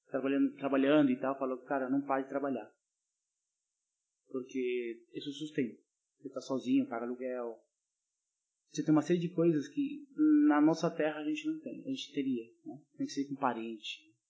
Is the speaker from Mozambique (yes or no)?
no; Chorrillos, Lima, Peru; o Guerreiro do meu bairro, de Chorrillos.